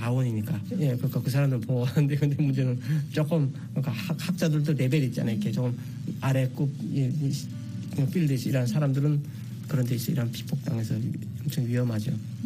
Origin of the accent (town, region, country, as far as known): North Korea